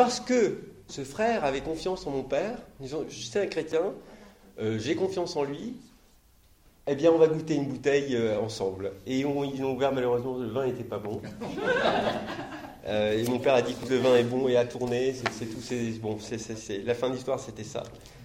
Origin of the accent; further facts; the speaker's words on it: France; parce que je suis Français.